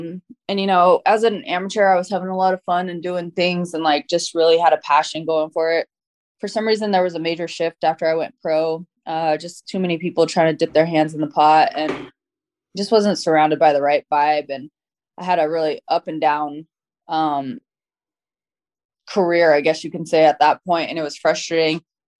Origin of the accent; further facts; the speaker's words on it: Florida, United States; also born or lived in Colorado; So I grew up in Florida half of the time in Colorado and then half the time in Florida throughout the year.